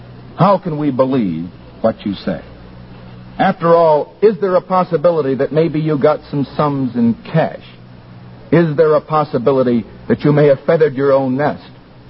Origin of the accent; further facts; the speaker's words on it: California, United States